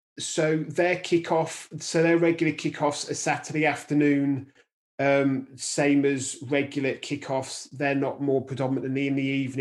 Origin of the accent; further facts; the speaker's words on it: England, United Kingdom; now in Scotland; And as an Englishman living in Scotland right now